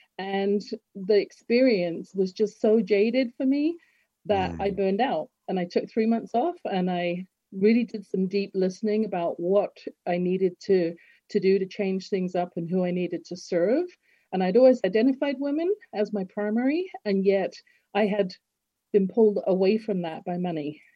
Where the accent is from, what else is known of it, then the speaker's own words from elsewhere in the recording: Harrow, London, United Kingdom; I'm from Harrow, which a lot of people, it's in Middlesex. It's in, you know, just about 15 miles northwest of London.